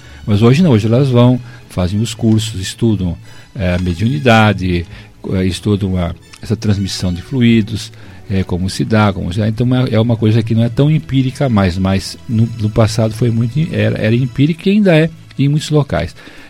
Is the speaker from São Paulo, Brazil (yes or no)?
yes; São Paulo, Brazil; mas nós não somos aqui, somos de São Paulo, tá?